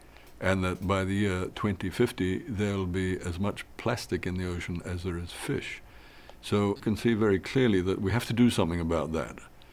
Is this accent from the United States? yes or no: no; Fiji; I was out in the Pacific Islands, back in my home country of Fiji.